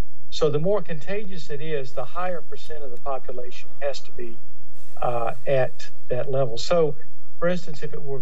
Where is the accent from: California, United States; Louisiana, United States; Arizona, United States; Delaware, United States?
Louisiana, United States; In fact, my home state of Louisiana just put out from the Department of Health that they're recommending that we go back to masks